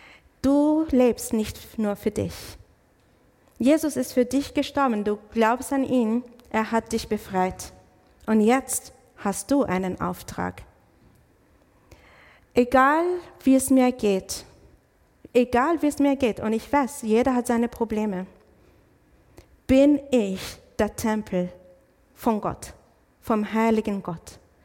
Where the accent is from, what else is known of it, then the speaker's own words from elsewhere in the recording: Israel; ich bin aus Israel, ich bin Palästinenserin aus Israel.